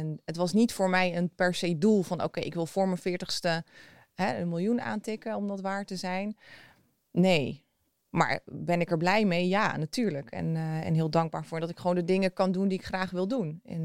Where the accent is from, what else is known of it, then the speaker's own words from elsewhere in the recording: Oud-Beijerland, South Holland, Netherlands; En ik ben in Nederland geboren, in Oud-Beierland en getogen. Dus ik dacht heel lang dat ik Nederlands was. Totdat ik ging samenwonen met een Nederlander. Toen dacht ik, oh god, ik ben echt meer Servisch